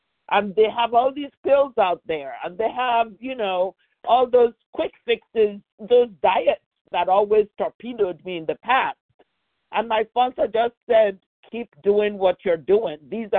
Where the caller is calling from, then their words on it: California, United States; from California, Pacific Time.